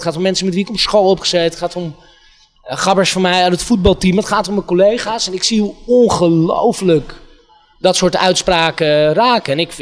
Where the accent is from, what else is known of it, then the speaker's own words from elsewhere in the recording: Amsterdam, North Holland, Netherlands; Ik vind echt dat het mijn dure plicht is als Amsterdammer met een beetje invloed en een podium.